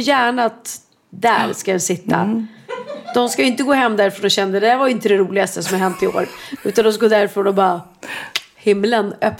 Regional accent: Sweden; Jag sa så här, pratar inte franska, jag är svenska.

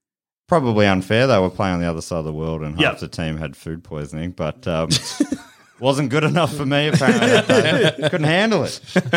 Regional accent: Moorabbin, Victoria, Australia; I grew up in Moorabbin and it's pretty dull

